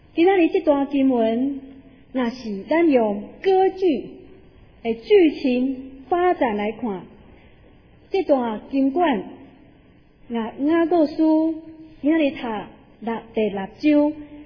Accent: Taiwan; 其实我们台湾人加以色列人很相像

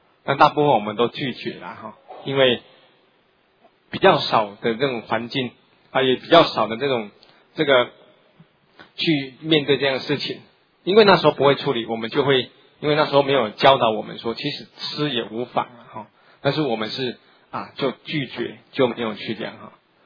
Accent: Taiwan; 台湾最有名的宋钢钉，那就是我们的家乡

